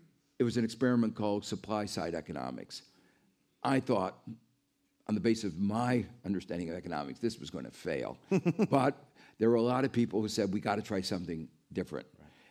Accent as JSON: {"language": "English", "town": "Gary", "region": "Indiana", "country": "United States", "tie": "born or raised there", "said": "I talk about growing up in Gary, Indiana, which is a steel town in the southern tip of Lake Michigan. It was an iconic industrial town."}